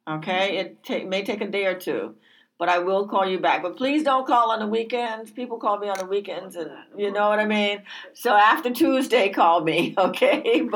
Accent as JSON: {"language": "English", "town": "Morgan City", "region": "Louisiana", "country": "United States", "tie": "born or raised there", "said": "You know I grew up in Morgan City."}